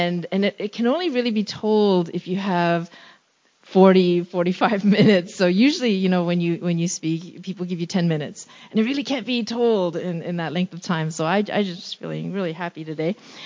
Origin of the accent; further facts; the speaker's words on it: Lindsay, Ontario, Canada; this is my hometown, because I grew up in Lindsay from the age of 4 until I left for college, for university. I was, myself, of course, grew up in Lindsay.